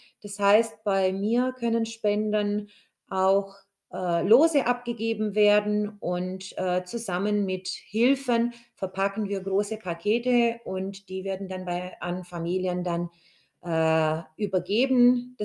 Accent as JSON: {"language": "German", "region": "Transylvania", "country": "Romania", "lives_now": "Germany", "said": "wollte hier, also in der Region, ein wenig von meiner alten Heimat bekannt machen. Sprich, auf dem Weihnachtsmarkt in Eichelberg hat der Verein Schönberger Kinderhilfe immer einen Stand mit Weihnachtsgebäck aus Siebenbürgen"}